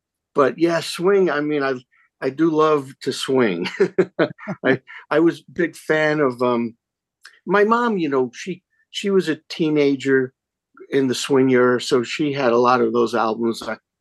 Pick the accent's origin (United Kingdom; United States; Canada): United States; New York; And I grew up in New York, so I grew up with winters.